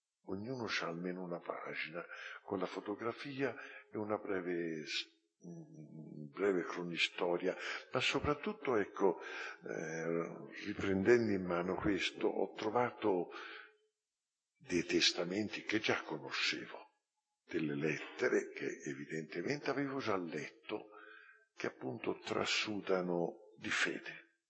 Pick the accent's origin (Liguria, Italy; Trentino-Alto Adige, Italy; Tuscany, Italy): Tuscany, Italy; Florence; Sono nato a Firenze, ho studiato a Firenze, non sono uscito da Firenze, ho fatto il mio apostolato in Firenze, sempre lì, sempre lì.